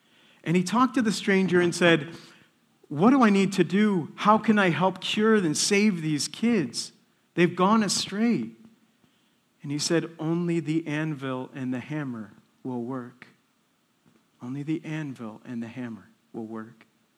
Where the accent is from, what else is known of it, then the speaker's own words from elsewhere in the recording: Detroit, Michigan, United States; I grew up in Detroit, and it was a decent part of Detroit. It's not bad.